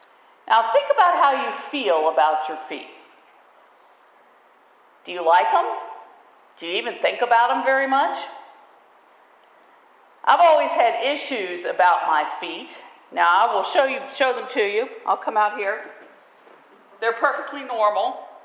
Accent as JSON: {"language": "English", "region": "the South", "country": "United States", "said": "but as you can tell, I'm from the South. And in the South, we have a term."}